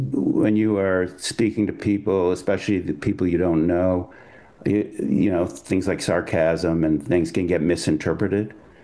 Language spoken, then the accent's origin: English; Grandview, New York, United States; also born or lived in Manhattan; I grew up in Grandview, New York, and on the Upper West Side of Manhattan.